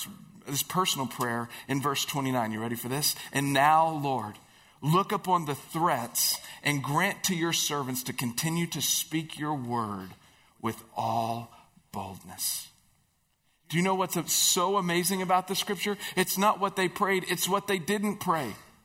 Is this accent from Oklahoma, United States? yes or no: yes; Oklahoma, United States; I grew up in Oklahoma, and Oklahoma is about as flat as Iowa is.